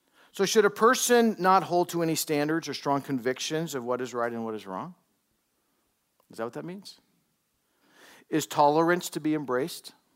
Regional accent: California, United States; I grew up in Southern California. Just so you know, there was a period of my life, because I grew up there, I was a Dodger fan, okay?

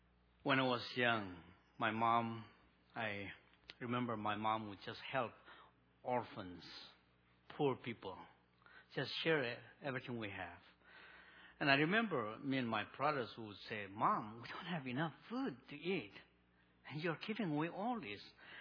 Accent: Manipur, India; Though we are from Nagaland, a Naga people, the people group called Naga, when the British colonized India, they divide into small states. And we fall into a state called Manipur, very close to Nagaland.

